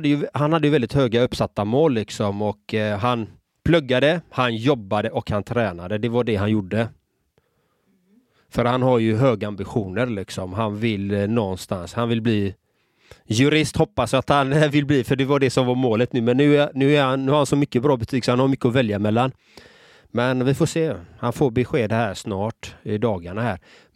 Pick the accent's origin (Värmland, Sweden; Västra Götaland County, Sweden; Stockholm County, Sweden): Västra Götaland County, Sweden; Gothenburg; Själv är jag uppvuxen i en förort i Göteborg.